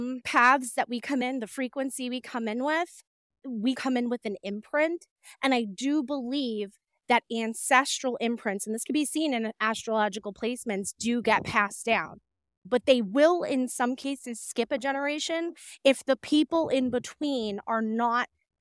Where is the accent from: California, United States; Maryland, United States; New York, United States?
New York, United States; I would say grew up in a rather unique, niche place in New York City. I grew up in the Bronx, which is arguably one of the most infamous boroughs in New York.